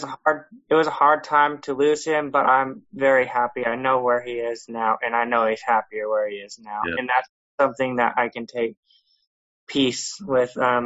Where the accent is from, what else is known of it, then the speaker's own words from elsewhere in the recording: Carlisle, Iowa, United States; Oh, I'm from Carlisle, Iowa.